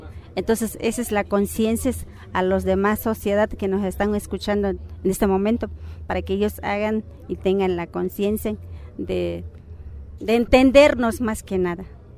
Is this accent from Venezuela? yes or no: no; Mexico